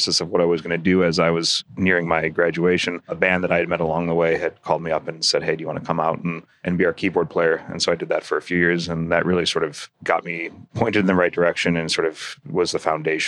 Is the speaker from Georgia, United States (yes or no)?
no; Chicago, Illinois, United States; So he was from Kansas City. I was from Chicago.